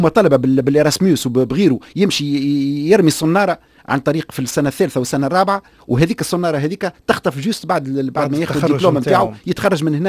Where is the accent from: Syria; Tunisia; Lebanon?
Tunisia; انا تونسي